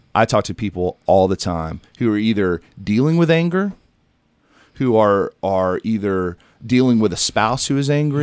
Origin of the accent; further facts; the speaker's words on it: Texas, United States; also born or lived in Florida / Tennessee / Arkansas; now in Ohio, United States; I've lived in Florida, I've lived in Tennessee, I've lived in Arkansas, I grew up in Texas